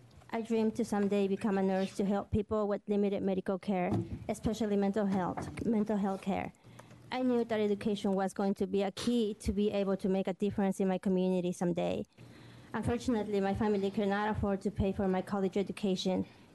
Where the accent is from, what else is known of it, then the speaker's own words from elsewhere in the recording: Oregon, United States; also born or lived in Mexico; I am originally from Mexico. My parents migrated to the USA looking for better opportunities for me and my siblings when I was very young. So I grew up here in Oregon.